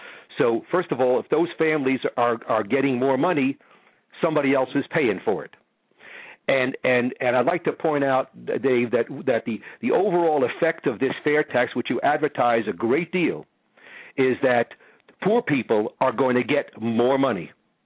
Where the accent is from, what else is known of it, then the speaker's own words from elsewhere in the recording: Tennessee, United States; I'm from Tennessee.